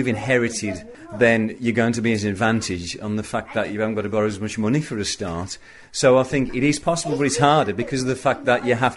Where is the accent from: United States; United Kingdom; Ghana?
United Kingdom; Dudley, West Midlands; You know, I grew up in Dudley, so I mean, that kind of city centre kind of environment.